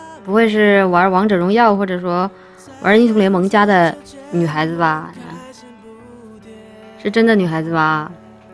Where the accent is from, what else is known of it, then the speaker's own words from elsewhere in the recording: Chongqing, China; 我老家是重庆嘛，然后那边重男轻女